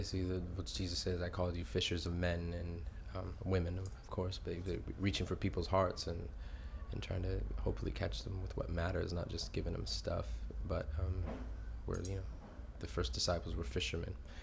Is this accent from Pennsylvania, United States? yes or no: no; California, United States; I'm 32 and I'm from Orange County, California and USA.